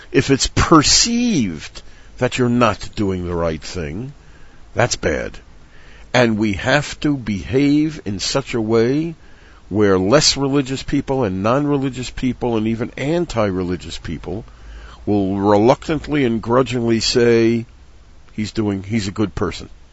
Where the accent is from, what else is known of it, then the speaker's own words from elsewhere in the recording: United States; But I grew up in the United States.